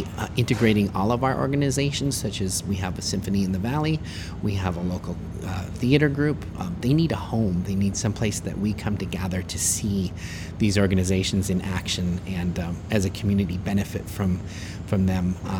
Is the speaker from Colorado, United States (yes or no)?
yes; Colorado, United States; back in the days when I grew up near Cripple Creek, it was a place of antiques, arts, a lot of good restaurants